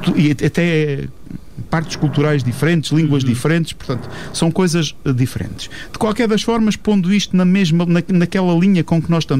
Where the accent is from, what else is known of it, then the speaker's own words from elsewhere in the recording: Angola; born there; Para já nasci em Angola, sou angolano, sou português, mas também angolano no coração.